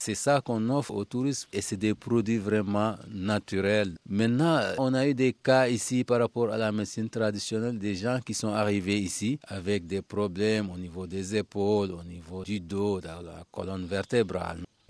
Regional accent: Djilor Djidjak, Fatick, Senegal; born there; Je suis né à Dilor Djidjak, le village du président Senghor.

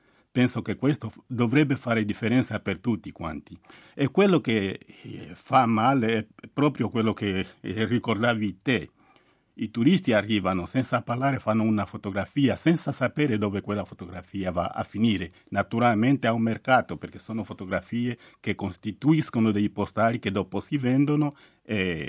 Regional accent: Angola; Nei confini tra Angola, il mio paese, e la Namibia

